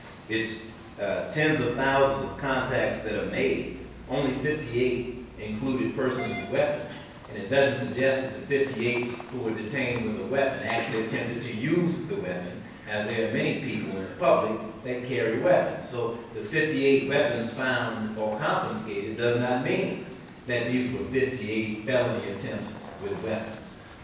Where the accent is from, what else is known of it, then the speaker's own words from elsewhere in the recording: Oakland, California, United States; from Oakland, California.